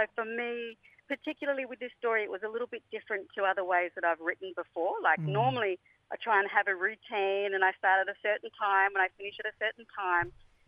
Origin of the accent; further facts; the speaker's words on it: Geraldton, Western Australia, Australia; I'm descended from the Bunwarang Bunurong mob. That's all coastal Melbourne area. Yes. But I grew up on absolutely gorgeous Yamatji country, Geraldton